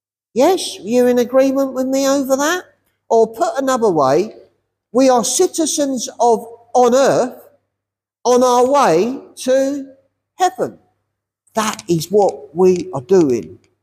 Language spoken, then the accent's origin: English; Hemel Hempstead, East of England, United Kingdom; Oh, I was born in Emelemstead. I'm a local lad. So naturally, I was born here in Hemel, okay?